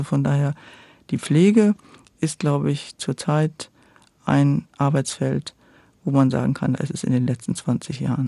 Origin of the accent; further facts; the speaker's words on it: Duisburg, North Rhine-Westphalia, Germany; Ich komme ja aus Duisburg eigentlich